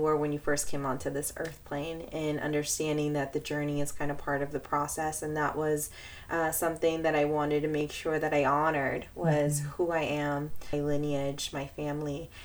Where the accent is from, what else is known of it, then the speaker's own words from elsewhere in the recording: Mexico; I'm originally from Mexico